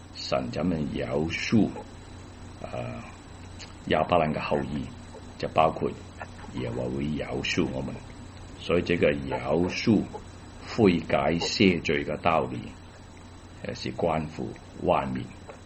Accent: China; 耶路撒冷的居民要听，连我们中国人都要听

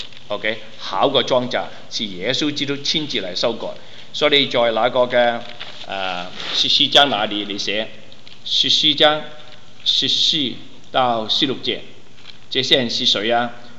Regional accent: China; 今天我们是中国人，应该是住在中国，为什么我们来到这里？

